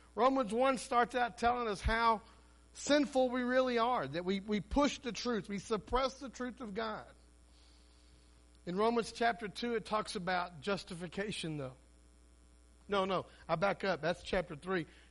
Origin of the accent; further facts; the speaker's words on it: Grand Prairie, Texas, United States; When I was growing up, our biggest rivalry were the South Grand Prairie Warriors. Nikki, I was from Grand Prairie High School.